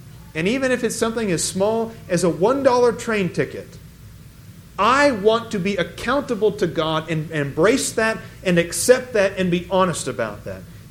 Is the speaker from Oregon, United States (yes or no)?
yes; Portland, Oregon, United States; If you never realized I'm from Portland, I am from Portland. And Portland has this great light rail system.